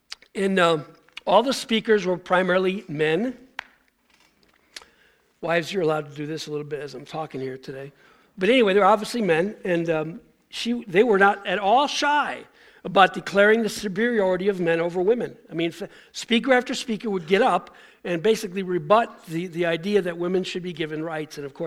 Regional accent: Buffalo, New York, United States; I'm from the state of New York, I'm from Buffalo, but in the state of New York

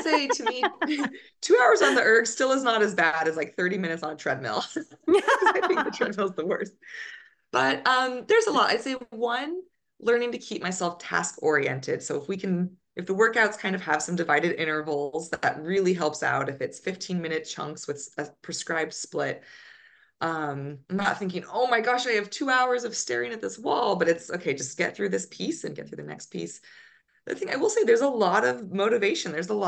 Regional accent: Folsom, California, United States; now in Princeton, United States; I love my hometown of Folsom and all the supporters I have back there.

